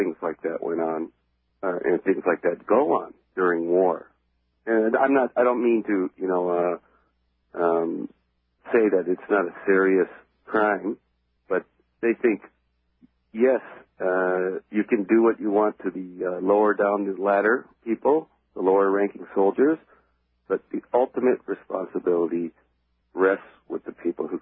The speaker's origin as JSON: {"language": "English", "country": "United States", "said": "You know, I really have a hard time, even though I'm an American, I really have a hard time trying to understand what's going on over there."}